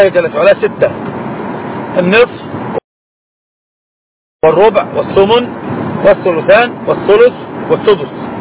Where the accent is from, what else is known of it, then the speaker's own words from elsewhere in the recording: Egypt; والناس عندنا في مصر عوام الناس يقلبون المسألة